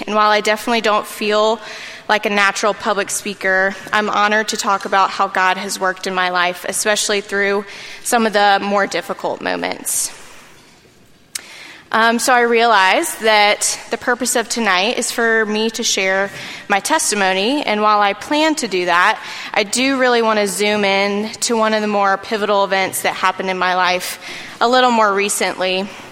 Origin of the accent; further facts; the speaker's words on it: Columbia, United States; I'm 29 years old. I was born and raised right here in Columbia.